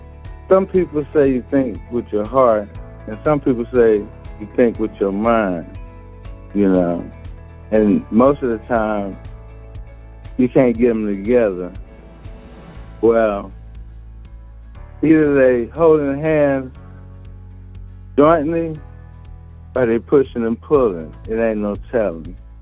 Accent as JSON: {"language": "English", "town": "East St. Louis", "region": "Illinois", "country": "United States", "tie": "born or raised there", "also_born_or_lived": "California", "moved": "yes", "said": "I was born in Illinois. I was raised in East St. Louis in a little village called Royal Lakes. From there, the fam, we hightailed it to California."}